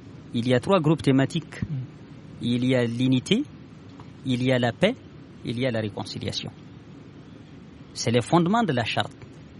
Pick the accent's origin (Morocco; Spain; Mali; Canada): Mali; Kidal; je suis de Kidal. Je suis de la région de Kidal.